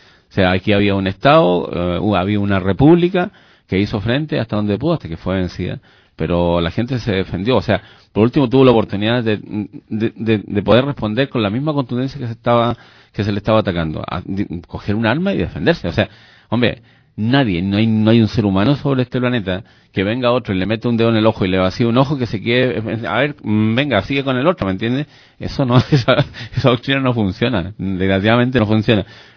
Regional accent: Chile; y eso somos los chilenos. Somos mestizos de dos razas, la mayoría.

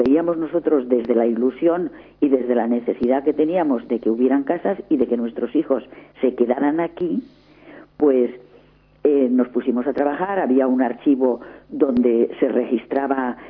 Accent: Valencia, Valencian Community, Spain; será porque soy de Valencia, en esos trajes de valenciana con muchos colores, con muchos matices.

